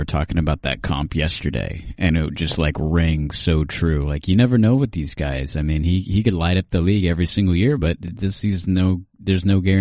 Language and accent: English; California, United States; But growing up in California, you have a certain image of what that person is like